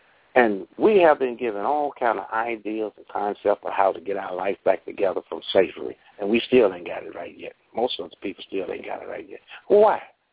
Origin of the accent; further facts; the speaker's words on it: Durham, North Carolina, United States; I was raised in the South. Most of the people in the town that I was in, where I was born in Durham, North Carolina, Walltown, the town called, we was Christian.